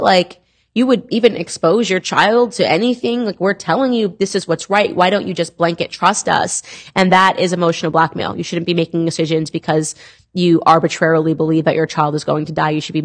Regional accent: Stamford, Connecticut, United States; I am from Connecticut. I grew up in Stamford, Connecticut.

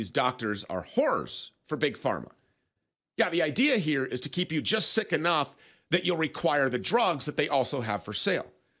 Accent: Minnesota, United States; It's a family-owned company that's based right here in my home state of Minnesota.

